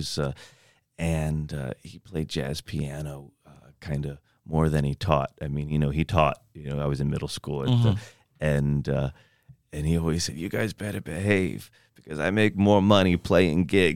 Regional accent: St. Petersburg, Florida, United States; St. Petersburg, Florida.

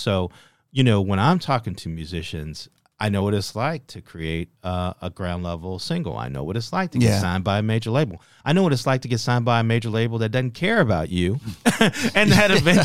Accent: Gary, Indiana, United States; We grew up together in Gary, and we played together when we were at Indiana University together.

